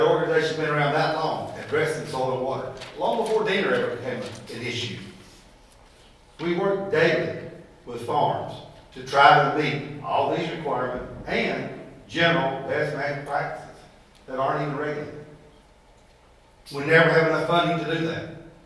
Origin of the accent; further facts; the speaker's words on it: United States; I'm from Randolph County.